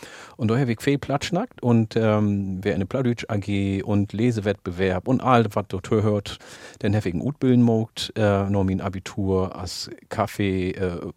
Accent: Ethiopia; first language Oromo; German is a second language; Oromifa ist meine Muttersprache, Amharisch ist die Amtssprache in Äthiopien

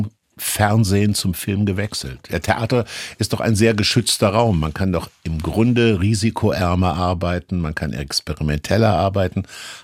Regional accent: Kassel, Hesse, Germany; Ich stamme auch aus Kassel, wie du ja schon darauf hingewiesen hast.

